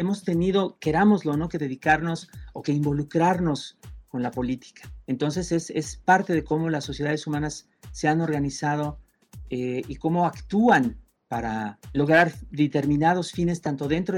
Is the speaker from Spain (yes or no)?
no; Toluca, State of Mexico, Mexico; La saqué en mi tierra natal, en Toluca, tenía el código postal 50120, que era el de la casa de mi mamá